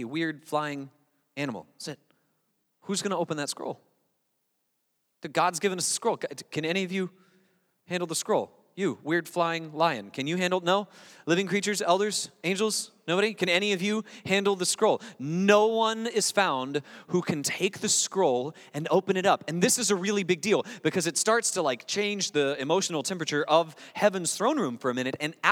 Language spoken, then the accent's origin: English; Gulf Coast, United States; I grew up in the Gulf Coast, and we would go out on the water